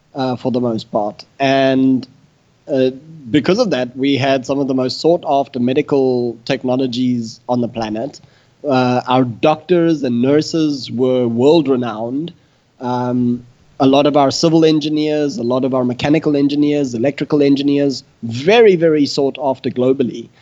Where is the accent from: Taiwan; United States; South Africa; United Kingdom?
South Africa; I grew up in South Africa in the closing stages of apartheid.